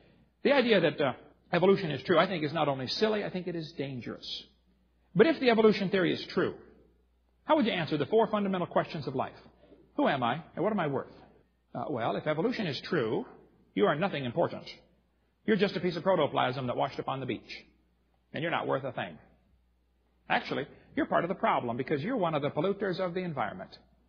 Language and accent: English; East Peoria, Illinois, United States; I was raised in East Peoria, Illinois